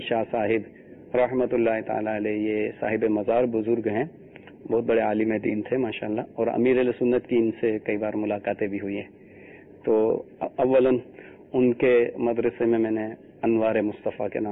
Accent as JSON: {"language": "Urdu", "town": "Hyderabad", "region": "Sindh", "country": "Pakistan", "tie": "born or raised there", "said": "میں زمزم نگر حیدرآباد باب الاسلام سندھ سے تعلق رکھتا ہوں، وہیں میری پیدائش ہوئی ہے"}